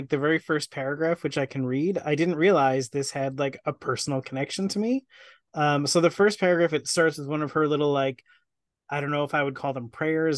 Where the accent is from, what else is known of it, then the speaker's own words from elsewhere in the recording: New Jersey, United States; And as we know, because I bring it up all the time, I'm from New Jersey.